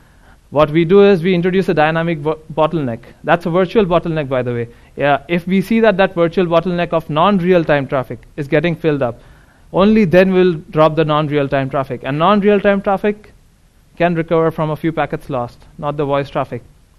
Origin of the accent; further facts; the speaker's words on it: India; I come from India, where mobile penetration is really high.